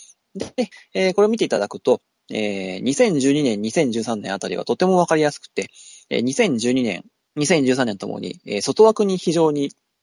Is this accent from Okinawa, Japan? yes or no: no; Aichi, Japan; 私の地元、中京競馬場の